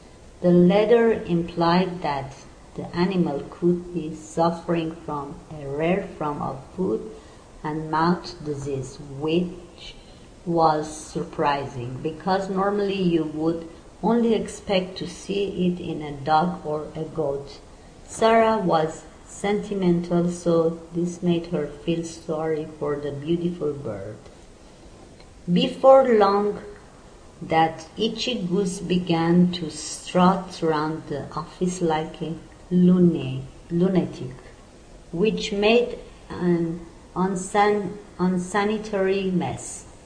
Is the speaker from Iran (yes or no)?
yes; Tehran, Tehran Province, Iran; English is a second language; moved away as an adult; now in United States; I born in Iran. I raised in Iran. Oh, I moved to United States in 1986. So I'm almost 20 years I'm here. Before I was 5 years in Europe, and then now I'm here.